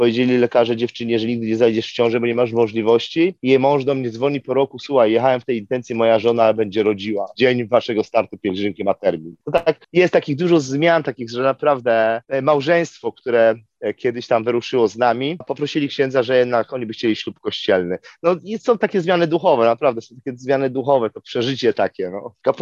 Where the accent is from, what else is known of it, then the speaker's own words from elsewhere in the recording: Bielsko-Biała, Silesian Voivodeship, Poland; now in United States; Ja pochodzę z Bielska-Białej i chyba tylko ja jestem tutaj z Bielska-Białej, bo nikogo nie mogę znaleźć w Ameryce. I żyłem w górach